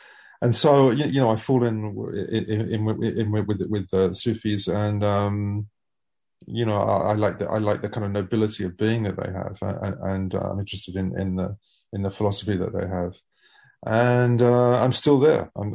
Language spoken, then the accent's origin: English; United Kingdom; also born or lived in California, United States; We're both British. We might spend more time in the UK. I'm speaking to you from the UK right now. This feels like home, as it always has felt like home.